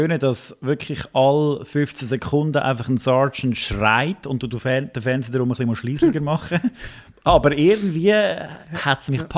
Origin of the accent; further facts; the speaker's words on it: Schwyz, Switzerland; now in Lucerne, Switzerland; Ja, Zentralschweiz ist meine Heimat. Gell? Ich bin da aufgewachsen, ich bin aus dem Kanton Schweiz ursprünglich. Habe jetzt viele, viele Jahre oder lebe ich schon im Kanton Luzern.